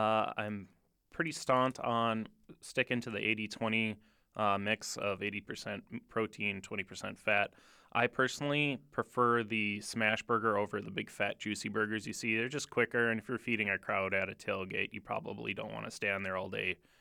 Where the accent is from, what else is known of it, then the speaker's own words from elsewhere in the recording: Venturia, North Dakota, United States; So I come from a very small town located near Ashley, North Dakota, and between Eureka, South Dakota, called Venturia. I grew up there on a farm maybe about 7 miles outside of town.